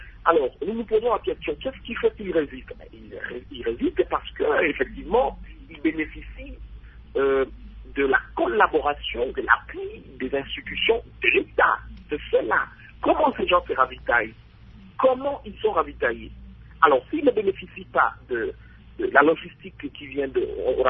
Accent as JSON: {"language": "French", "region": "Sankuru", "country": "DR Congo", "said": "au Sankourou chez moi dans le Kasaï"}